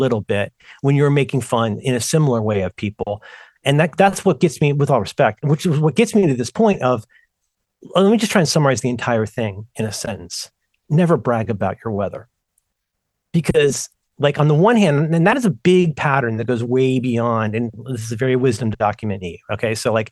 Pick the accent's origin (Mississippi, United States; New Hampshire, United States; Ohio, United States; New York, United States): Ohio, United States; I grew up in Ohio and was always uncomfortably hot in San Francisco.